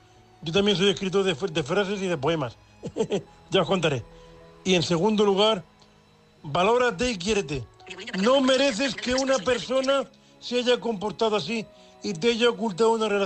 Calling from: Murcia, Region of Murcia, Spain; de Murcia, vuestro amigo cuponero invidente.

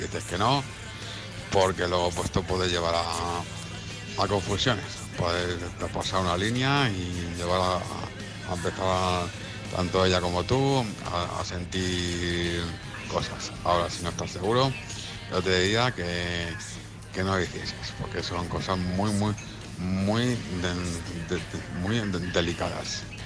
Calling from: Madrid, Community of Madrid, Spain; corresponsal de Madrid.

